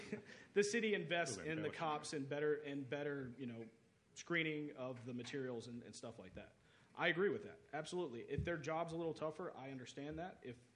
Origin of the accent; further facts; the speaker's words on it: Atlanta, Georgia, United States; now in Foley, United States; I've been in this industry for almost 3 years now. I'm from Atlanta, where this is readily available.